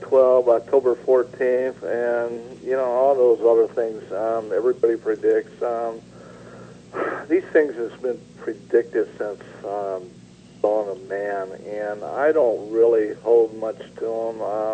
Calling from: Phoenix, Arizona, United States; Hi, Kevin. … calling from Phoenix.

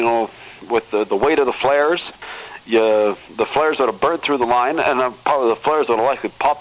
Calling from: North Bay, Ontario, Canada; from North Bay, Ontario.

